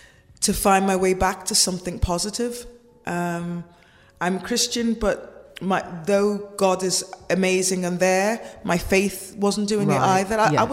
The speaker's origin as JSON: {"language": "English", "town": "Liverpool", "region": "North West England", "country": "United Kingdom", "said": "Make it funny, because I'm a Scouser and we laugh."}